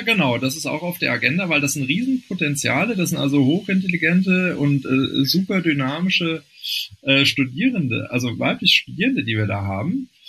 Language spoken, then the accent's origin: German; North Rhine-Westphalia, Germany; born there; Ich bin gebürtiger Rheinländer, da sitzt die Familie auch noch. Das ist jetzt nicht um die Ecke, das sind 500 Kilometer.